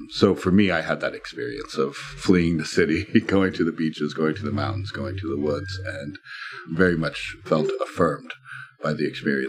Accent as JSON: {"language": "English", "town": "New York City", "region": "New York", "country": "United States", "said": "I'm a New Yorker. I go to dinner. That's what I do for fun."}